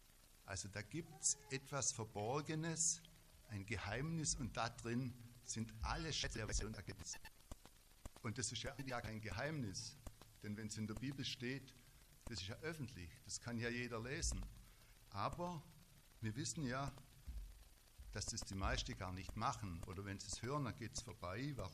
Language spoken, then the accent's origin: German; Herbrechting, Baden-Württemberg, Germany; ich komme aus Herbrechting